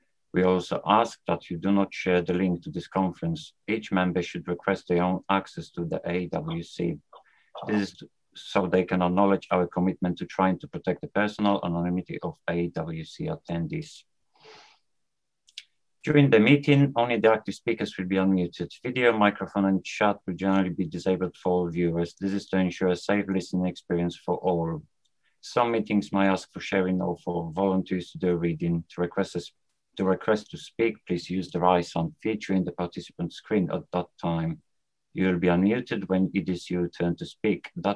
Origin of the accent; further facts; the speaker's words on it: Poland; English is a second language; now in United Kingdom; I'm a recovering adult child, I'm calling from UK, although I've done all my growing up in Poland.